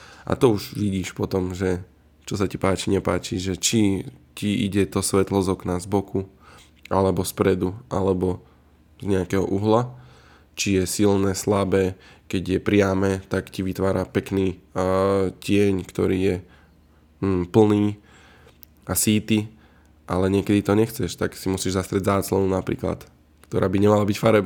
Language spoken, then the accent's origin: Slovak; Nitra, Nitra Region, Slovakia; ja som z Nitry, tak sa snažím podporovať nitrianských pražiarov